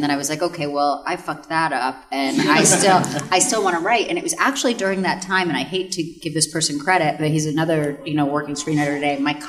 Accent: Connecticut, United States; And I'm from Connecticut, from just across the Long Island Sound. So, like, I, you know, grew up around there.

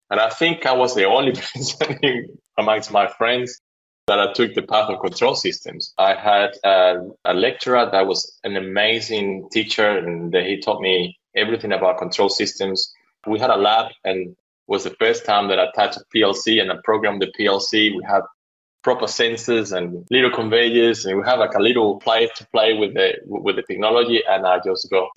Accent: Maracay, Aragua, Venezuela; also born or lived in Caracas; now in United States; I was born in Venezuela, Caracas. I grew up in a little town called Maracay, which is probably about an hour and a half from Caracas. My mom is Italian, so I've got an Italian background. My dad is Venezuelan

